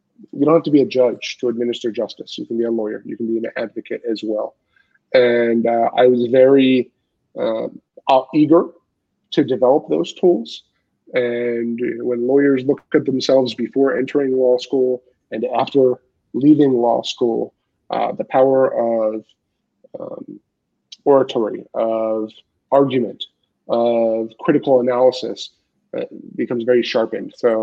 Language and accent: English; Philadelphia, Pennsylvania, United States; So I grew up in the Philadelphia area of Pennsylvania, and my family was dispersed across Pennsylvania and New Jersey.